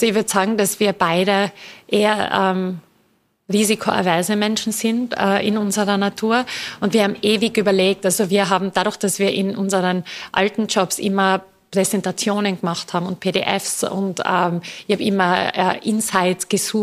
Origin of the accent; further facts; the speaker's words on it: Tyrol, Austria; ich bin Tirolerin, wie man wahrscheinlich hört